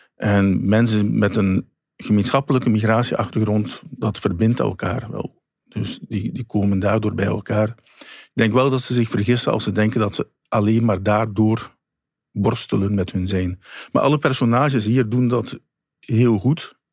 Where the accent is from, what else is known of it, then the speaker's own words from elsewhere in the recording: Suriname; now in Belgium; Want ik ben ook een kind van een gemengd huwelijk. Ik ben in België geboren, in Suriname opgegroeid, terug naar België gekomen. Ik heb 2 keer dus gemigreerd.